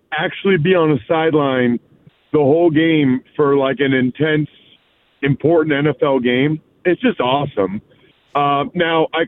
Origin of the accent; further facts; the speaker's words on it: Pennsylvania, United States; I'm from Eastern Pennsylvania, so I'm tough.